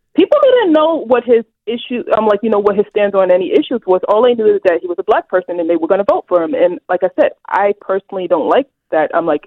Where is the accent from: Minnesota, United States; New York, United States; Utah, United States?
New York, United States; Brooklyn; I'm from Brooklyn, New York, which is a very liberal place.